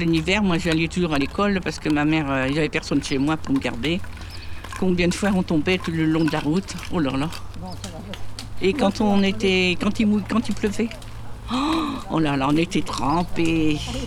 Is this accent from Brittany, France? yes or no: no; Couéron, Pays de la Loire, France; J'avais 8 ans en 1942. Je suis née à Couéron, j'y suis toujours.